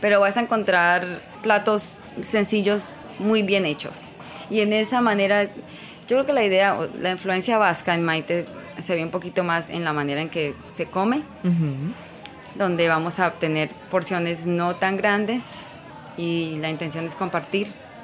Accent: Victoria, Caldas, Colombia; ir a Colombia significa ir a mi pueblo. Pues porque yo crecí en ese pueblito.

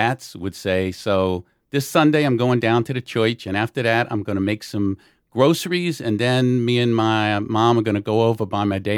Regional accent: New Orleans, Louisiana, United States; now in New York, United States; Every time since I came up to New York and people find out that I'm from New Orleans

